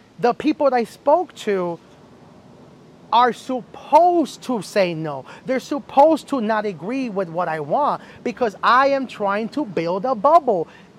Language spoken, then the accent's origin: English; New York, United States; I'm a New Yorker.